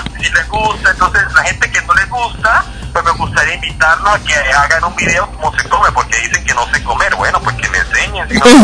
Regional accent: Venezuela; now in Peru; lo que pasa es que como yo soy venezolano

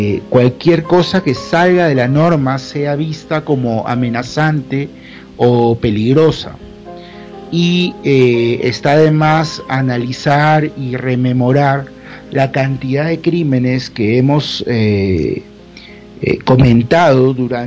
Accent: Peru; yo, como psicólogo, como peruano, como una persona, como un ciudadano de este país

